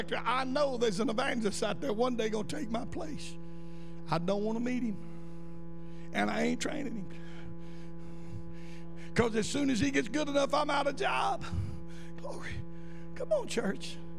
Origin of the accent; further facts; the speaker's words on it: Tuscaloosa, Alabama, United States; I was born in Tuscaloosa, the only in my family. I was raised in a home with a backslid Church of God mama and a backslid Methodist preacher.